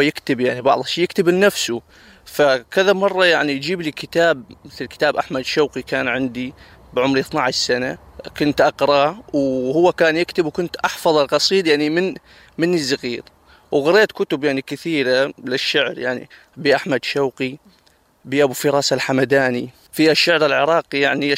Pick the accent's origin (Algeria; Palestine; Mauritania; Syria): Syria; Deir ez-Zor, Deir ez-Zor Governorate; now in Germany; أنا من سوريا، من مدينة دير الزور.